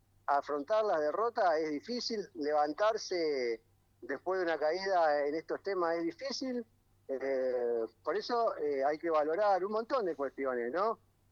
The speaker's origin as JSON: {"language": "Spanish", "country": "Argentina", "said": "Yo soy argentino del mal porque banco la distribución del ingreso"}